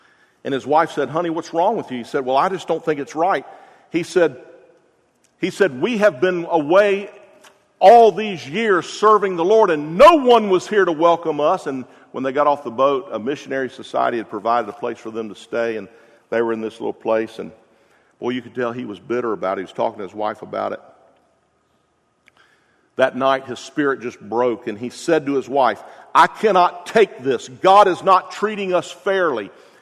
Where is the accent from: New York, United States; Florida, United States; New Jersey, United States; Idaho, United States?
Florida, United States; Gainesville; I'm from Gainesville, Florida.